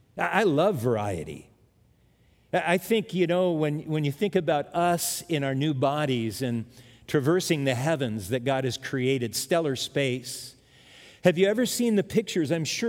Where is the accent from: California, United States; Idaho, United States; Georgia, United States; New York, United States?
California, United States; But when I grew up in California, I was just a little guy.